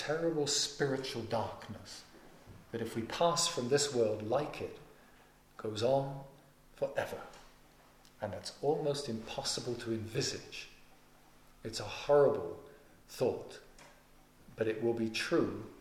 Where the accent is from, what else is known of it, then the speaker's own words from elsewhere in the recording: England, United Kingdom; I'm English, you're whatever you are